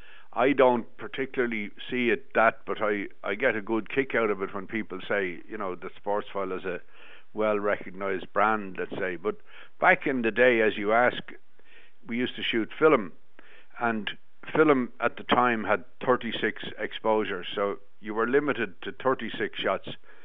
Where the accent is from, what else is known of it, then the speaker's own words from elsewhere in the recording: Dublin, Leinster, Ireland; I'm from Harold's Cross in Dublin, and the dog track was only 500 yards away.